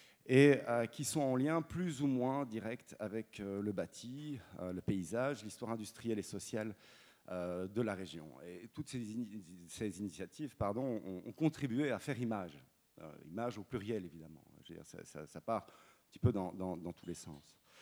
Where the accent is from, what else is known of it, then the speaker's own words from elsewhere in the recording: Charleroi, Wallonia, Belgium; born there; Je suis né ici à Charleroi. Et puis, comme certains Carolo, je suis parti faire mes études à Bruxelles. Je suis revenu ici en 2003.